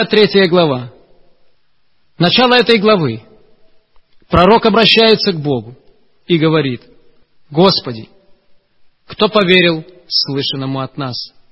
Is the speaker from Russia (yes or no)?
no; Baku, Azerbaijan; Я рос и воспитывался на Кавказе, в городе Баку.